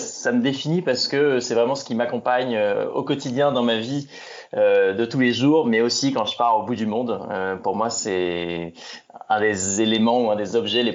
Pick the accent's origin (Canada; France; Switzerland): France; Rouen, Normandy; moved away as an adult; now in Paris, France; Alors moi, je suis né en Normandie, je suis né à Rouen. C'est là que j'ai passé l'intégralité de mon enfance et de mon adolescence.